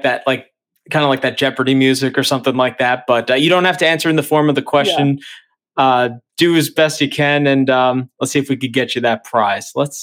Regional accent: Long Island, New York, United States; And I grew up in Long Island.

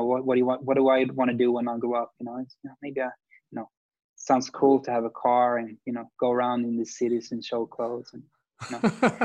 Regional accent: Sweden; Growing up in Sweden was like a thirst for culture, you know.

